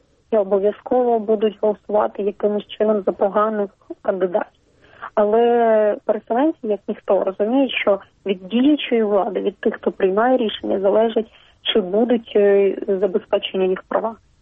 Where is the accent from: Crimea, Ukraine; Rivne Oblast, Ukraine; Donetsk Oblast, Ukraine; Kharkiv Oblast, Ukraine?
Crimea, Ukraine; now in Kyiv, Ukraine; я сама з Криму, що я живу в Києві вже півтора року